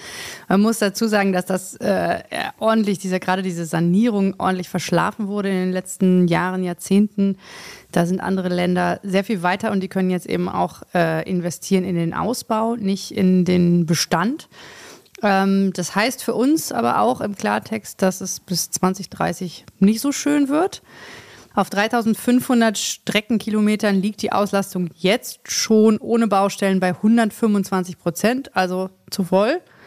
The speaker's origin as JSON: {"language": "German", "region": "Berlin", "country": "Germany", "said": "als Berliner"}